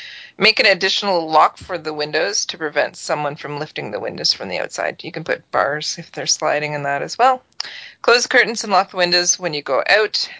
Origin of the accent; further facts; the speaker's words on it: Kingston, Ontario, Canada; So this is actually happening in my hometown of Kingston